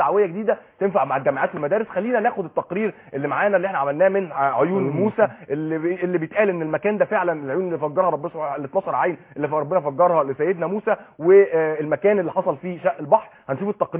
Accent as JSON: {"language": "Arabic", "country": "Egypt", "said": "وده الكلام ده موجود عندنا في مصر"}